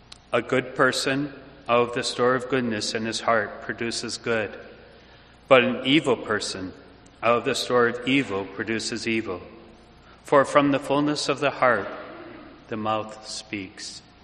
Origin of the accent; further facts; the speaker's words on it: Michigan, United States; You see, I grew up in Michigan, and next door was the Christie family.